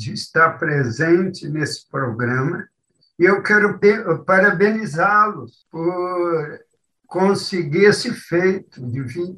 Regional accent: Rio Grande do Sul, Brazil; E, sobretudo, de rever a minha terra, que é o Pampa. Eu vivi muito tempo no interior do Rio Grande.

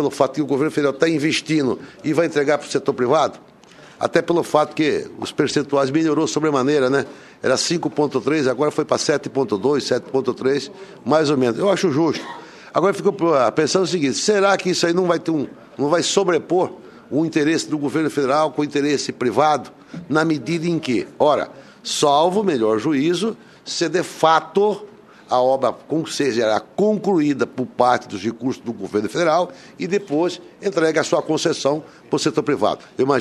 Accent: Mato Grosso, Brazil; Eu sou ainda da década de 70, da abertura da Cuiabá-Santarém. Participei ativamente pelo fato, como mato-grossense

